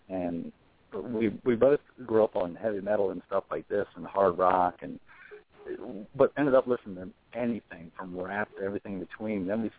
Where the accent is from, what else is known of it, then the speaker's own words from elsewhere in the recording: Waldorf, Maryland, United States; Raised in southern Maryland. That's the play the Waldorf area. Still have a lot of family there. I'm one of seven kids, by the way. So we're all over the place down there.